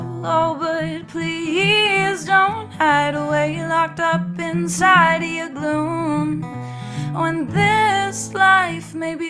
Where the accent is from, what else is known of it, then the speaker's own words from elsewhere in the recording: Los Angeles, California, United States; I grew up in Los Angeles. The funny Los Angeles answer is the house that I was born at, the first house that I lived at, it was next door